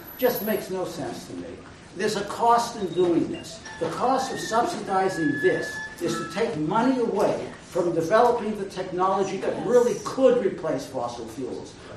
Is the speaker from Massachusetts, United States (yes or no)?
yes; Heath, Massachusetts, United States; I'm from Heath, Massachusetts, one of the old towns in the area here.